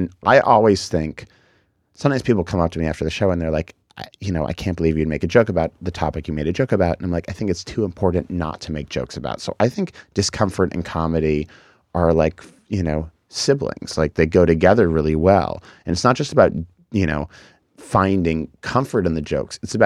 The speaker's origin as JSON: {"language": "English", "town": "Boston", "region": "Massachusetts", "country": "United States", "tie": "born or raised there", "lives_now": "Los Angeles, United States", "said": "And I also think that growing up in Boston, I, you know, benefited a lot from that."}